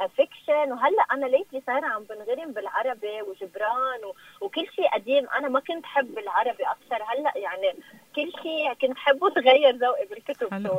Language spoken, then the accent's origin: Arabic; Zahle, Beqaa, Lebanon; أنا لأن من زحلة في كتير أشخاص حبوا الفكرة، وبي زحلة ما كان في هيدا